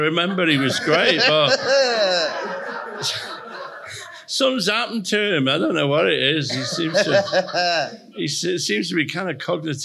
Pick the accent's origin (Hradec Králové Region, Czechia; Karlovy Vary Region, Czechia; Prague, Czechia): Hradec Králové Region, Czechia; Trutnov; English is a second language; moved away; so I was actually in the Young Pioneers in a town called Trutnov in southern Czechoslovakia.